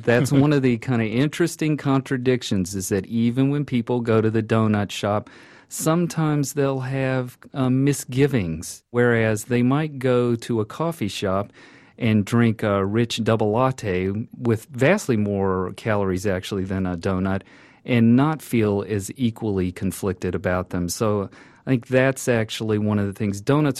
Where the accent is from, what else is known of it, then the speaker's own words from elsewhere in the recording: Southern United States, United States; now in Indianapolis, United States; as a Southerner.